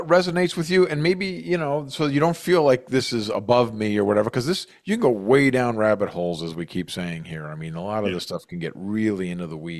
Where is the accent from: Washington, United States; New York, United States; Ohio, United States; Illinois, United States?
Ohio, United States; Cleveland; I'm from Cleveland